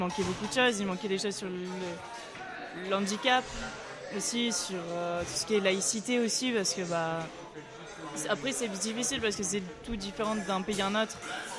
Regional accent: Valence, Auvergne-Rhône-Alpes, France; je viens de Valence, près de Lyon, de France.

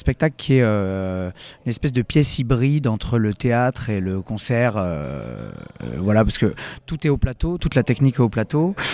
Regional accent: Nice, Provence-Alpes-Côte d'Azur, France; je suis niçois, j'ai fait mes études de théâtre à Nice et j'en suis parti quelques années, mais je suis de retour

